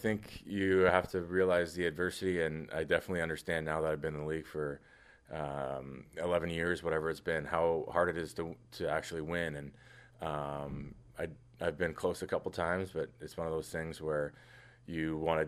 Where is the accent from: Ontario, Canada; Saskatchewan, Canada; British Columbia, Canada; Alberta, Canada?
Ontario, Canada; Toronto; for me growing up in Toronto, you know the rivalry with, you know, Montreal and Toronto, and Toronto and Ottawa